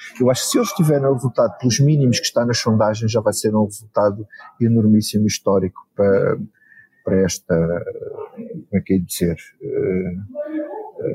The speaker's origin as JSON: {"language": "Portuguese", "town": "Grândola", "region": "Setúbal", "country": "Portugal", "tie": "born or raised there", "said": "Uma das freguesias da minha terra em Grândola"}